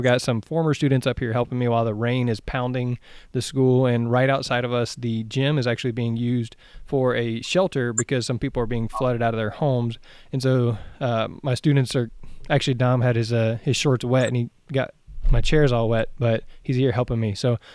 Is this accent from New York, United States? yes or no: no; Texas, United States; I'm a Texas boy. I'm true Texan. That's really all the bubble that I know is Texas.